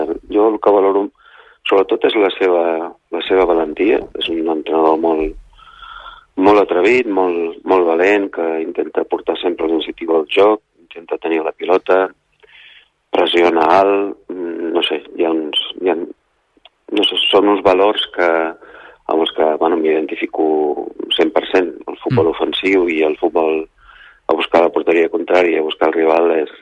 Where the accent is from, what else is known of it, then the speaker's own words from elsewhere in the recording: Girona, Catalonia, Spain; i això que sóc un gironí